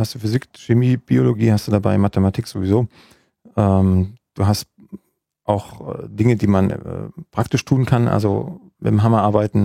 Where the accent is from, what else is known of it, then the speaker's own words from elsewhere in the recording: Freiberg, Saxony, Germany; Ich komme aus dem Erzgebirge. Ich komme aus dem Erzgebirge, aus Freiberg. Das ist die Stadt mit der ältesten geowissenschaftlichen Universität der Welt.